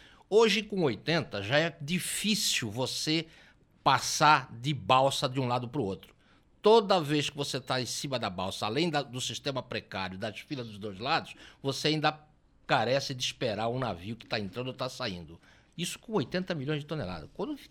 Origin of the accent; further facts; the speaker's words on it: Santos, São Paulo, Brazil; born there; eu sou santista de nascença